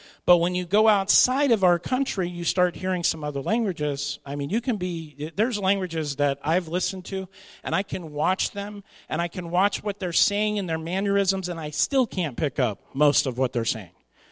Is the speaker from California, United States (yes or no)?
yes; Oxnard, California, United States; accent: California accent; But Californians, you know, I was a Californian. I was born in Oxnard, California. Yes, I actually admitted that. But I have a California accent.